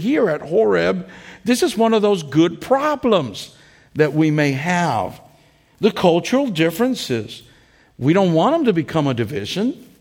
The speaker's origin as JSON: {"language": "English", "country": "Puerto Rico", "tie": "born or raised there", "said": "You see, I grew up in Puerto Rico. There's a bunch of Puerto Ricans."}